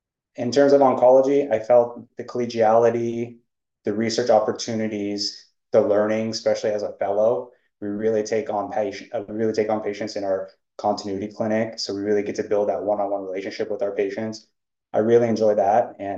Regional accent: Portland, Oregon, United States; So I grew up in Portland, Oregon. I went to high school there and decided to go to University of Washington for college.

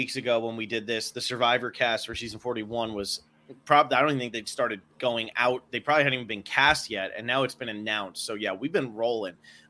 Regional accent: New Jersey, United States; accent: New Jersey; I'm from New Jersey and my accent makes me say Cuarón.

